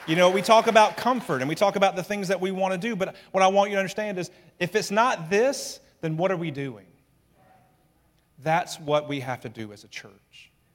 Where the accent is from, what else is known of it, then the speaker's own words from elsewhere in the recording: Alabama, United States; I'm from Alabama, and they gave me money.